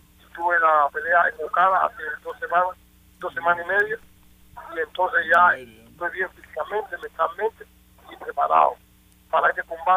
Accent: San Miguel del Padrón, Havana, Cuba; la gente de San Miguel de Padrón, la gente donde yo aprendí a ser boxeador, donde me hice boxeador en calle Quinta

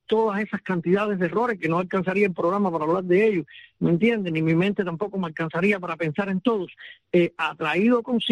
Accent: Cuba; No lo acepto como campesino cubano, no lo acepto como presidente de la Liga de Campesinos de Cuba.

